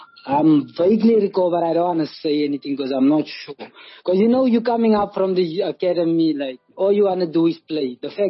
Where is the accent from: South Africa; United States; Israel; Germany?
South Africa; North West; because I'm from Northwest and going to Cape Town and start and going to go play for a top academy.